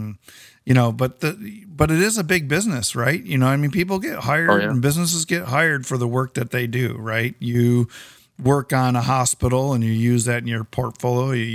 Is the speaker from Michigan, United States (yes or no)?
yes; Detroit, Michigan, United States; I'm from Detroit as well